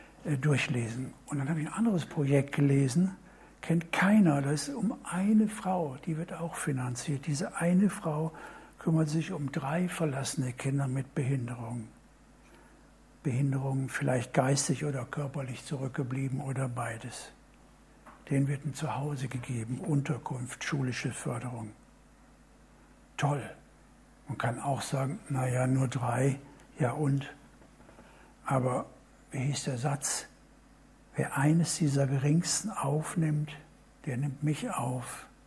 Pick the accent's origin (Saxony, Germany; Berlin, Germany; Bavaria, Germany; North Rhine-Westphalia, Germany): North Rhine-Westphalia, Germany; Duisburg; Bei uns in Duisburg fing eine Arbeit